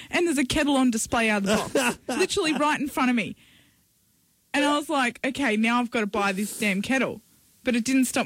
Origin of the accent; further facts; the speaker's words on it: Port Macquarie, New South Wales, Australia; And I grew up in Port Macquarie with a huge pelican population.